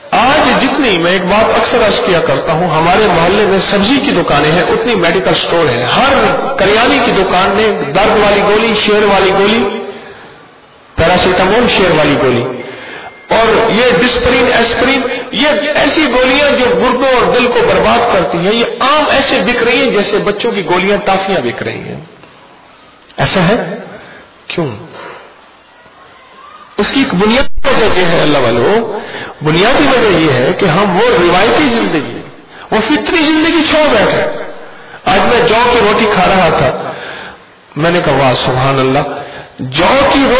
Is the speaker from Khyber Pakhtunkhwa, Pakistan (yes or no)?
no; Uch Sharif, Punjab, Pakistan; میرا تعلق بھی ایسی جگہ سے ہے جہاں کھجورے ہیں، اچ شریف کے اندر یہ ساری پٹی جا رہی ہے بہاول پور تک